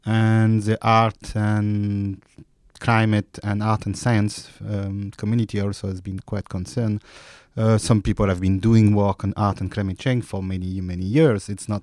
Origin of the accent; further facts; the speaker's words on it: France; I'm from France.